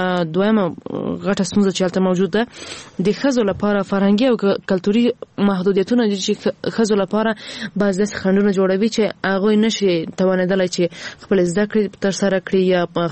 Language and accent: Pashto; Ghazni, Afghanistan; زه هم د غزنی یم